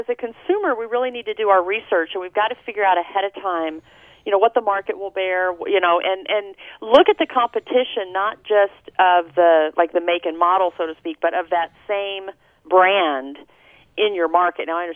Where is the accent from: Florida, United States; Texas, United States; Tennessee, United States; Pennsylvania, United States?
Texas, United States; now in Seattle, United States; Well, I was born and raised in Texas, but I love it here. I've been here 20 years